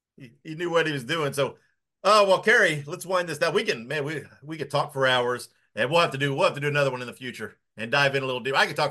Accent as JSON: {"language": "English", "region": "Indiana", "country": "United States", "tie": "born or raised there", "said": "Yeah, I grew up in Indiana, and it was obviously Dick the Bruiser, right?"}